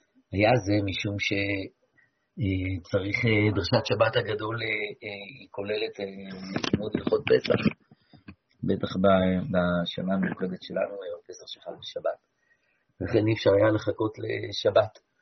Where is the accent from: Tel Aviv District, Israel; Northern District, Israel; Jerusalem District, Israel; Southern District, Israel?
Tel Aviv District, Israel; Herzliya; בהרצליה שאני גדלתי בה, אני בהחלט יכול לומר שיום שישי בצהריים היה סוף יום, סוף שבוע, אבל באמת, חיות נסגרו, ושבת ירדה על העיר החילונית.